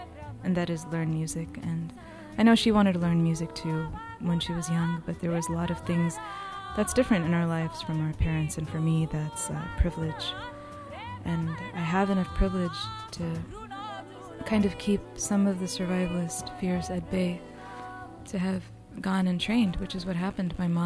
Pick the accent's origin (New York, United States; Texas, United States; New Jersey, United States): New York, United States; Flushing; born there; And so I was born in Flushing, actually.